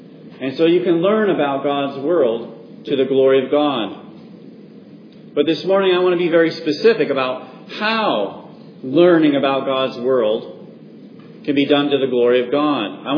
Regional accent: Wyoming, United States; I grew up in Wyoming, where I got to see mountains, majestic rocky mountains, snow-capped peaks and bighorn sheep and elk and all kinds of wild things.

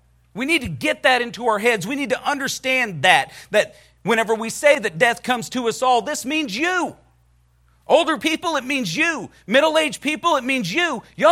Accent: the South, United States; I mean, we're Americans. We got the Bible. We're Baptists. We're from the South.

